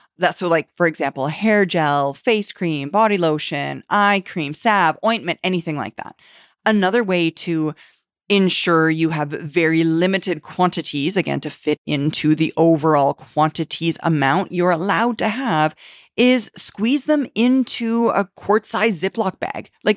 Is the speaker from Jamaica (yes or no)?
no; Canada; being a Canadian, has had to fly into the United States and back every week